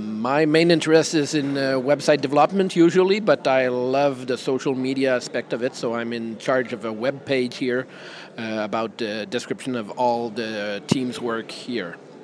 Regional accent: Quebec City, Quebec, Canada; I came from Quebec City, Canada, to the Museum X

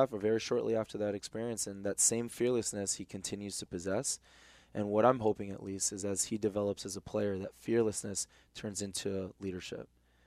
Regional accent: United States; But ultimately, being an American, I wanted to be back in America playing for a team in Major League Soccer.

